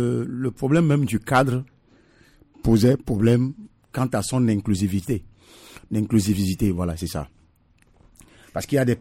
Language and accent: French; Togo; que ce cadre apporte quelque chose à la démocratie qui souffrent chez nous au Togo